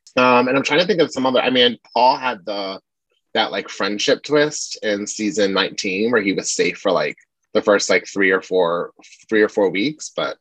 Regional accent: Maryland, United States; now in Washington, United States; I'm from D.C. right now, and I'm born and raised in Maryland, but I am in Portland.

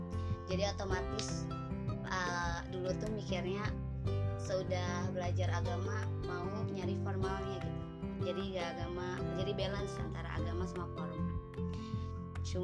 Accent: West Java, Indonesia; accent: Sundanese; Aduh aku ini nadanya Sunda, soalnya aku Sunda tulen banget ya.

